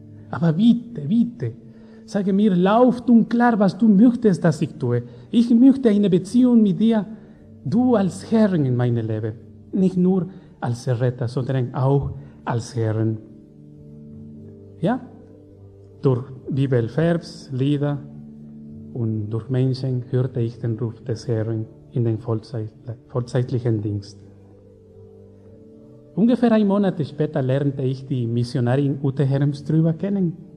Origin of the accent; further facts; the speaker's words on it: Ecuador; German is a second language; now in Germany; Ich komme aus Ecuador. Ich bin in Ecuador geboren und aufgewachsen. Ich bin … eine DMG-Missionarin.